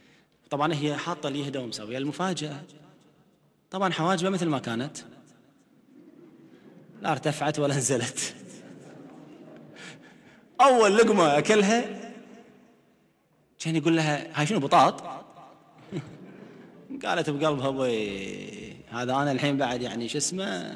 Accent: Kuwait; عندنا بالكويت غالي كيلو فقع

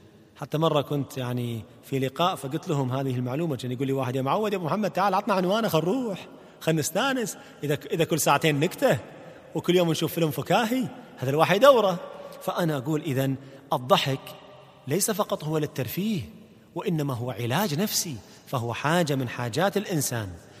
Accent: Kuwait; عندنا في الكويت

